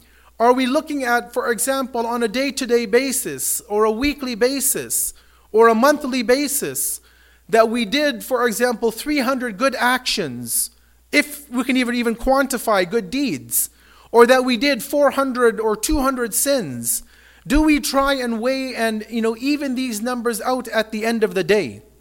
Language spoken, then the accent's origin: English; Canada; Just as we as Canadian citizens, when we are working, we're getting our income, we do our taxes in the new year